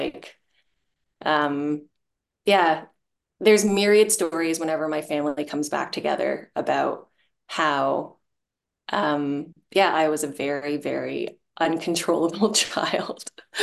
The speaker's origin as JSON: {"language": "English", "country": "Hong Kong", "tie": "born there", "said": "I was born in Hong Kong in 1988."}